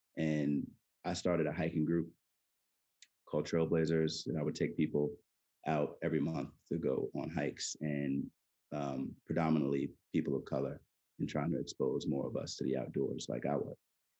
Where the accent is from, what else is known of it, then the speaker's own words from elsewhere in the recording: Queens, New York, United States; moved away as an adult; now in Los Angeles, United States; I'm from New York, I'm from Queens, and I moved to LA back in 2011 and had never hiked or camped in my life